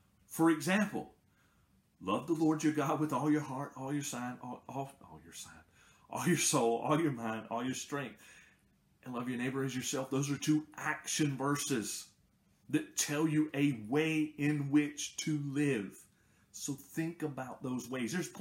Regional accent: the South, United States; I was raised right here in the South

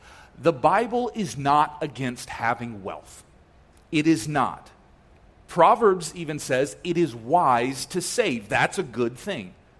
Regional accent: Niceville, Florida, United States; I grew up in Niceville.

